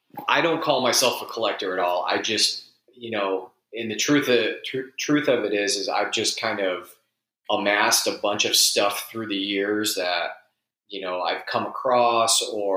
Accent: Chicago, Illinois, United States; also born or lived in Wisconsin; I grew up in Chicago, but we had a summer house about an hour north in Wisconsin.

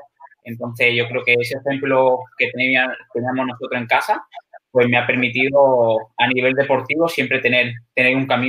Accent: Málaga, Andalusia, Spain; yo soy de Málaga y bueno, me he criado casi toda mi vida aquí en Málaga, he pasado todo desde pequeñito, toda la juventud, hasta que bueno, sí que cuando ya empecé la universidad y empecé a lo mejor a competir en triatlón, sí que ya salí bastante de mi ciudad

